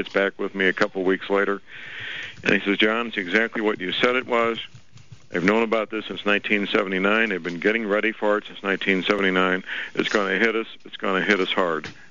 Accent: St. Louis, Missouri, United States; a research project I was involved with at a Superfund cleanup site outside my hometown, St. Louis, Missouri.

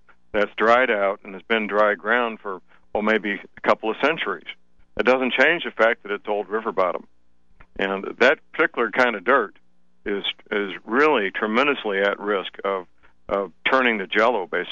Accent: St. Louis, Missouri, United States; I'll go to my hometown, St. Louis, Missouri, because I know it very well.

